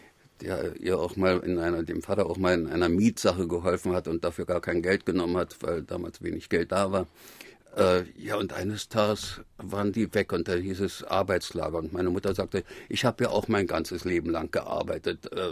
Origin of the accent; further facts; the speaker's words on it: Berlin, Germany; in die Gegend, wo ich groß geworden bin, ist afrikanisches Viertel, alles benannt nach irgendwelchen deutschen Kolonialherren.